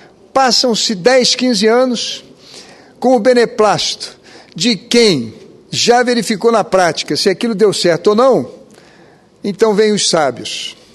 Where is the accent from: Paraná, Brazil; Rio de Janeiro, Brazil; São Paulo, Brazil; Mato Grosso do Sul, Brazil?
Rio de Janeiro, Brazil; como fluminense, me congratulo, os parabenizo e agradeço em nome do povo da minha terra